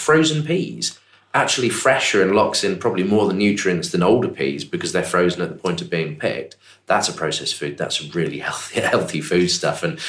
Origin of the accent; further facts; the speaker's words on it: South East England, United Kingdom; they're based just down the road from where I grew up in Buckinghamshire.